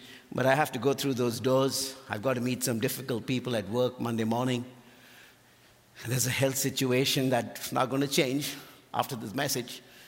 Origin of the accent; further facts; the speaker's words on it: India; I'm from India, and for years, India was protected.